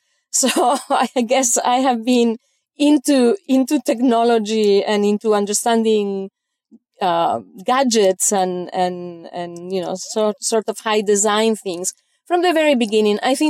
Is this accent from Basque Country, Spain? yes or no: no; Madrid, Community of Madrid, Spain; moved away as an adult; also born or lived in Rome, Italy; now in United States; I was born in Rome, but I was raised in Madrid.